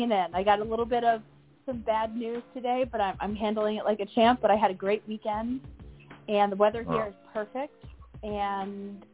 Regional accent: Florida, United States; now in Chicago, United States; I live in Chicago right now, not for much longer, thank God. But I'm born and raised in Florida.

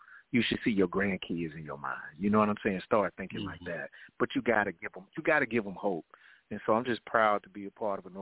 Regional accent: Tuscaloosa, Alabama, United States; growing up in Tuscaloosa, man, I was taught to stay away from the gangs.

